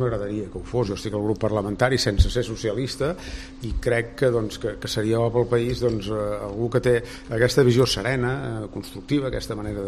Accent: Catalonia, Spain; i ho dic com a català d'un partit catalanista

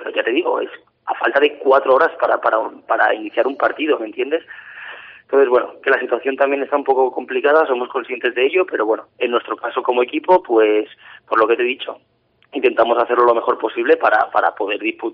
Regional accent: Barcelona, Catalonia, Spain; now in Huesca, Spain; Yo soy de Barcelona, estoy viviendo en Huesca desde hace 4 años

